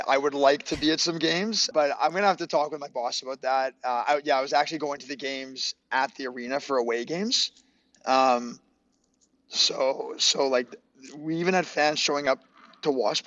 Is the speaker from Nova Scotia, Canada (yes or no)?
no; Winnipeg, Manitoba, Canada; So I was born and raised in Winnipeg.